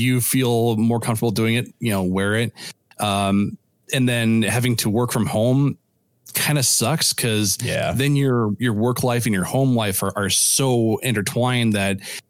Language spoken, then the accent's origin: English; Iowa, United States; We're from Iowa.